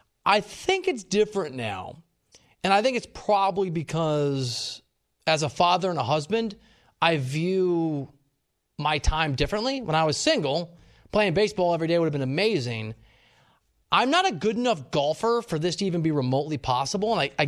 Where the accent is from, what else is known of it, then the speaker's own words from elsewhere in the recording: Dubuque, Iowa, United States; I'm a kid from Dubuque, Iowa.